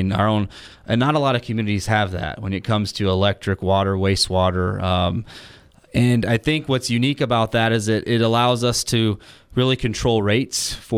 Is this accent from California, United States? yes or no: yes; Fremont, California, United States; I was born and raised in Fremont. This is definitely my home.